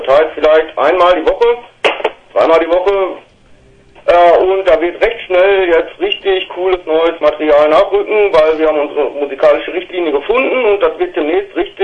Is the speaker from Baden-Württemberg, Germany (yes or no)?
no; North Rhine-Westphalia, Germany; weil wir kommen ja hier direkt aus dem Ruhrpott, ne?